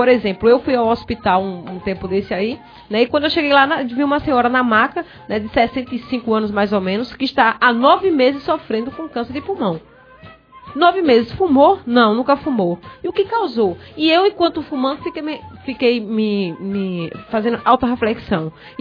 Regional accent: Northeast Region, Brazil; porque nós somos nordestinos e o nordestino, além de tudo, ele é ousado.

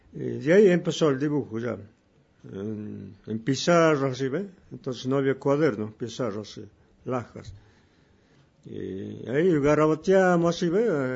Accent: Cafayate, Salta, Argentina; born there

